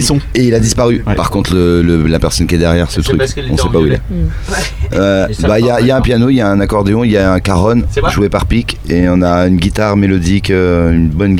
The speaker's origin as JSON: {"language": "French", "town": "Rennes", "region": "Brittany", "country": "France", "said": "Non, on vient au coin de la Bretagne, en gros autour de la Bretagne, Rennes, et puis jusqu'au 22, jusqu'au breton, quoi, dans l'âme en tout cas."}